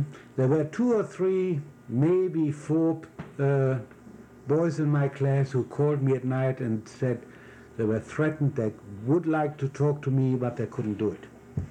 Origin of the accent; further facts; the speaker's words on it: Minden, North Rhine-Westphalia, Germany; I was born in Minden, West Germany, on March 11, 1922.